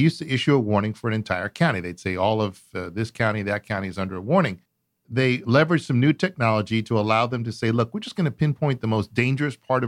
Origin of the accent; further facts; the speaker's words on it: New York, United States; accent: New York; moved away as an adult; now in Texas, United States; I actually grew up in New York on the East Coast. Can't you tell by my accent? and I moved to Texas in the mid-80s to work for NASA.